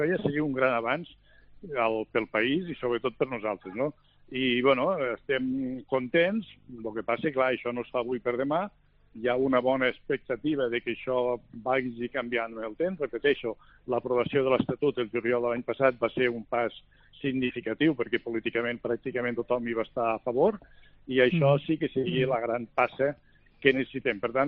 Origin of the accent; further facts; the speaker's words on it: Catalonia, Spain; jo que soc de la Noguera, nosaltres tenim dues poblacions grans a la vora, que és Balaguer i Agramunt.